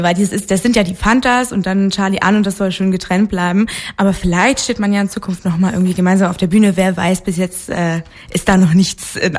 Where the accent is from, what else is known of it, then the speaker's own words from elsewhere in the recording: Kleinmachnow, Brandenburg, Germany; Ja, ich bin in Kleinmachnow zum Beispiel zur Schule gegangen und meine Mutter wohnt auch immer noch in Teltow.